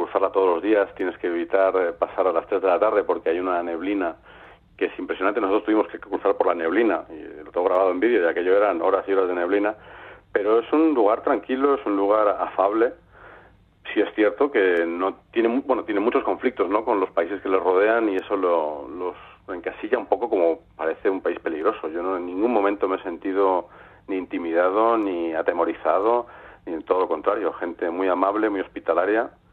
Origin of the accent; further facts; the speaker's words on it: Las Palmas, Canary Islands, Spain; born there; yo es que soy africano, claro, yo nací en Las Palmas. Geográficamente soy africano